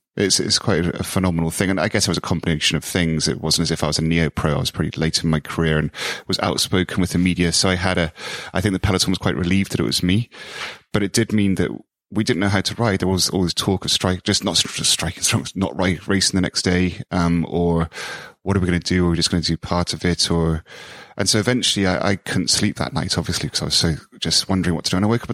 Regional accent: United Kingdom; I thought it just it felt that I was being very British and I didn't want to show emotion.

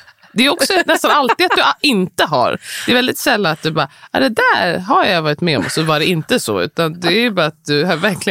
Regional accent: Stockholm, Stockholm County, Sweden; vi är uppvuxna i, inte bara i stan, men på Östermalm. Det är också speciellt, alltså vara svart och växa upp på Östermalm.

